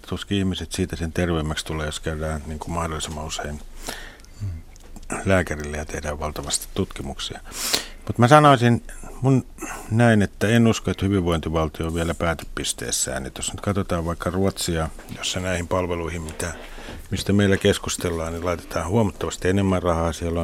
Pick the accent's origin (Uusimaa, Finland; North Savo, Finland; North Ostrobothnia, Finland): Uusimaa, Finland; Helsinki; Helsingin kaupunki, joka on mun kotikaupunki